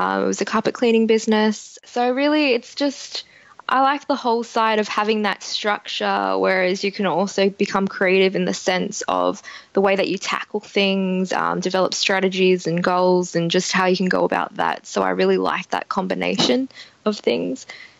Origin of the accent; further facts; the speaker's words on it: Sydney, New South Wales, Australia; So I'm just from Australia, Sydney.